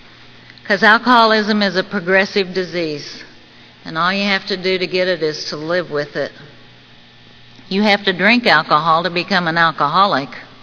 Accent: Texas, United States; when I was a little kid, I grew up in the Texas Panhandle, and when it's dark there, it's dark, dark.

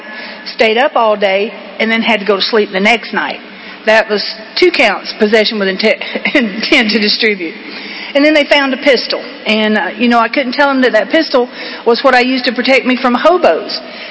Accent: Georgia, United States; now in Port Charlotte, United States; Now, y'all can tell by my voice, my accent, that I didn't come from there. I come from here, from Georgia.

